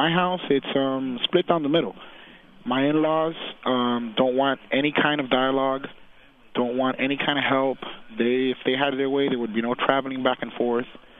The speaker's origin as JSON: {"language": "English", "country": "Cuba", "lives_now": "Miami, United States", "said": "ever leaving Cuba. And, you know, we got displaced and we relocated here to Miami and, you know, and I'm American."}